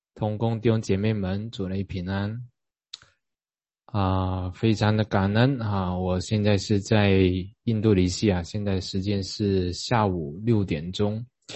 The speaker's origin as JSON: {"language": "Chinese", "country": "Hong Kong", "tie": "born or raised there", "said": "那我是在香港出生跟成长的"}